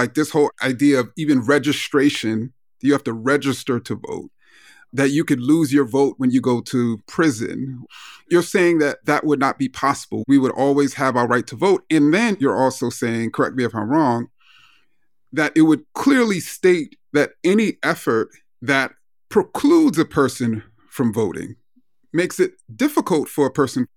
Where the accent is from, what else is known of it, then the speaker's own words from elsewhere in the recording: United States; born there; I was born in the United States. Should I date myself? I'll date myself.